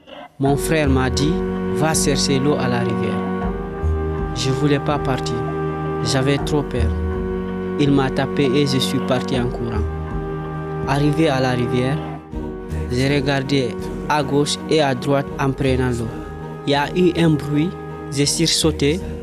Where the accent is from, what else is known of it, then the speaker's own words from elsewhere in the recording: Guinea; Quand j'étais petit en Guinée-Conakry, j'allais chez ma grand-mère.